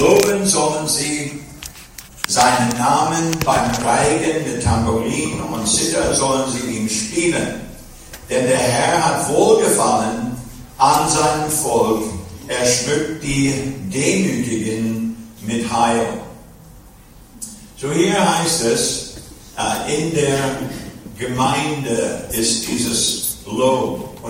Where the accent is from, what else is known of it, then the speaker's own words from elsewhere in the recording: United States; German is a second language; now in Germany; bin sogar gar nicht deutschen Abstammung. Ich bin irisch. Ja. Und noch schlimmer, ich bin Amerikaner. Ja. Aber ich bin in diesem Land, weil Gott mich gerufen hat. Ich bin gesandt von Gott nach Deutschland.